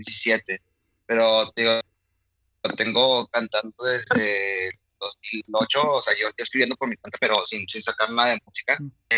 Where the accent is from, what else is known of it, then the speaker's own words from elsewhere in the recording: Mexico; que es el regional mexicano de donde yo soy